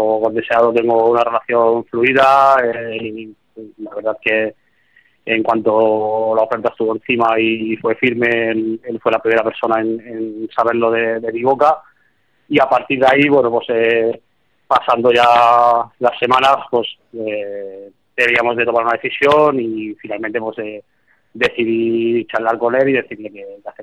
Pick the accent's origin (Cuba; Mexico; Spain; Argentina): Spain; Madrid, Community of Madrid; sabéis que soy de Madrid y siempre también el estar cerca de casa es un activo más.